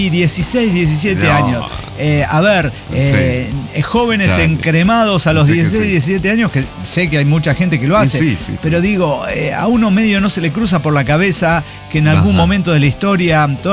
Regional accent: Mexico; Ya dije esto de llorar y llorar, que soy mexicana

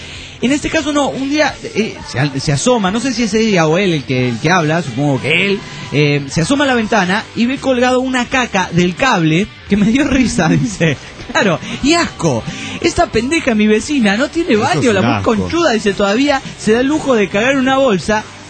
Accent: Juliaca, Puno, Peru; soy de Juliaca

